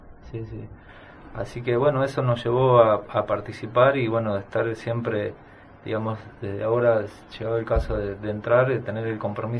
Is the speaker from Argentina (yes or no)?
yes; San Juan, Argentina; now in Pinamar, Argentina; No, yo vine a Pinamar hace 21 años. Uh-huh. Soy de San Juan, de la provincia de San Juan.